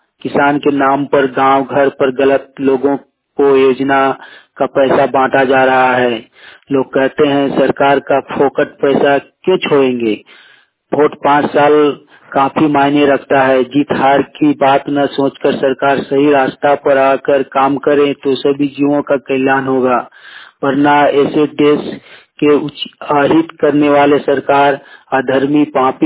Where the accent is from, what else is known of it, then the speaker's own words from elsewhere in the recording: Kasmar, Jharkhand, India; ग्राम कसमार चट्टी पंचायत कसमार जिला बोकारो राज्य झारखंड का निवासी हूँ।